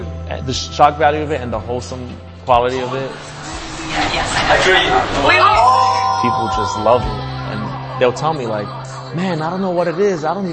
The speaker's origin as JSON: {"language": "English", "region": "New York", "country": "United States", "tie": "born or raised there", "said": "I grew up in New York, and I've been taking the subway since I was a child."}